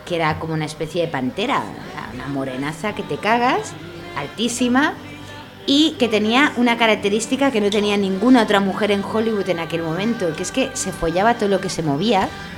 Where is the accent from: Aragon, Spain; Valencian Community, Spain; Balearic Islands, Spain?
Balearic Islands, Spain; Yo soy mallorquina.